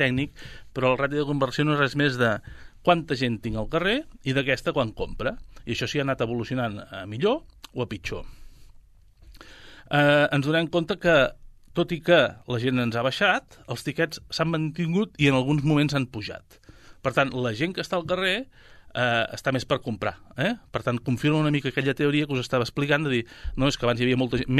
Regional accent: Sabadell, Catalonia, Spain; sóc de Sabadell

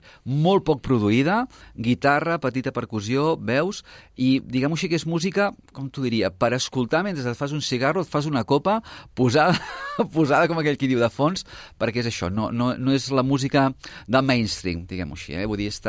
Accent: Sabadell, Catalonia, Spain; Com deia, som gent de Sabadell, amb ganes de fer coses

